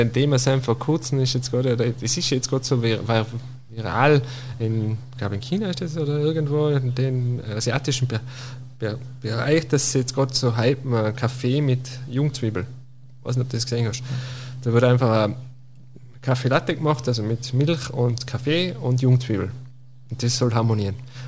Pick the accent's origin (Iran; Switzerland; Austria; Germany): Austria; so wie bei uns in Österreich, Klassiker